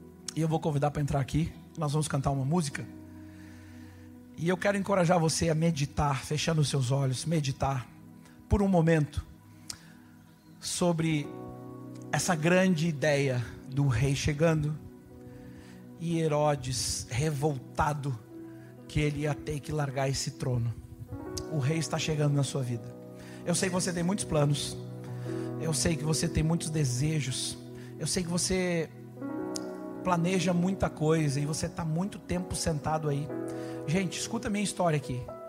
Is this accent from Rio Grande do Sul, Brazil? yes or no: yes; Rio Grande do Sul, Brazil; Sou gaúcho, montei cavalo no pelo a minha vida toda.